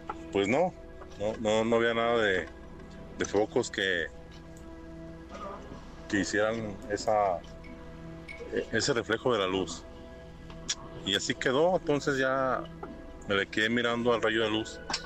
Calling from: Zapopan, Jalisco, Mexico; Pues yo soy de acá de Zapopan, de Jalisco.

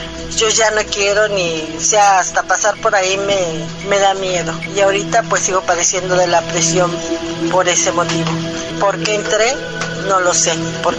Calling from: Mexico City, Mexico

